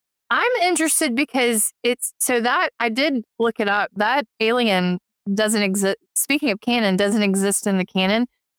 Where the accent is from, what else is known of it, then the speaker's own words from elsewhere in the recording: Georgia, United States; I got a PhD in how to talk. I'm from Georgia.